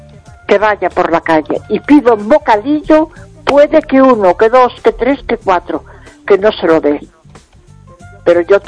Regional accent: Vigo, Galicia, Spain

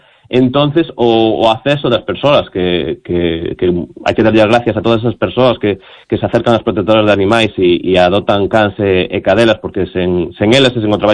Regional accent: Ourense, Galicia, Spain; now in A Coruña, Spain; eu son de Ourense, pero resido na Coruña

